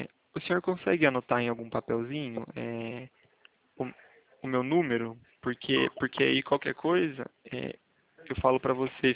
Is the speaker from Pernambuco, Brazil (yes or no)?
no; Araras, São Paulo, Brazil; Eu sou daqui da Arara, sim.